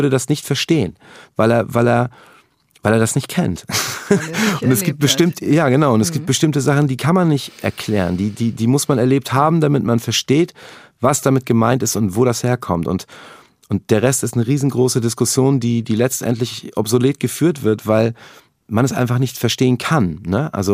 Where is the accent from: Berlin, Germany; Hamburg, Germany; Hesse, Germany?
Hamburg, Germany; Ja, also es war insofern ein Problem, als dass wir da hingezogen sind und ich vorher halt aus einer relativ behüteten Gegend kam.